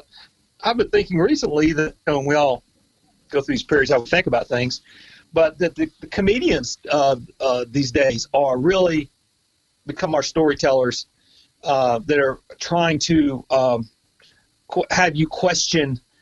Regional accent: Charlotte, North Carolina, United States; Well, I'm from North Carolina. I grew up in Charlotte.

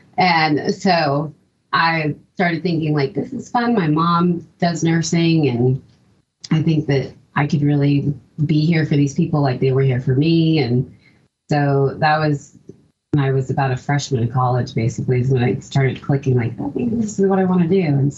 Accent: Dallas, Texas, United States; I grew up in Texas, in Dallas, and I've lived there pretty much my whole life. I've lived a few other kind of places in Texas, but mostly just in the Dallas area.

